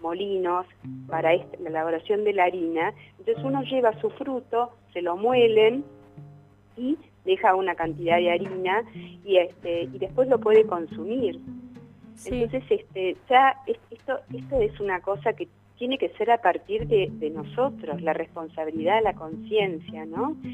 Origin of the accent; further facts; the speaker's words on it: Buenos Aires, Argentina; Por ejemplo, nosotros, yo soy de Buenos Aires, y nosotros, yo me acuerdo cuando éramos chicos, llevábamos la espalda al río.